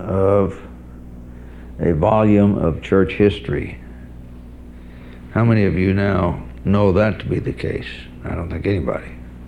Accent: California, United States; I come from Northern California. We know you beat the hell out of almonds.

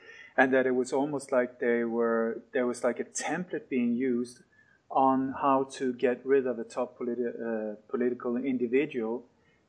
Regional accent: Sweden; also born or lived in Denmark; I was born in Denmark, but I grew up in Sweden, and that was where I was working as a journalist.

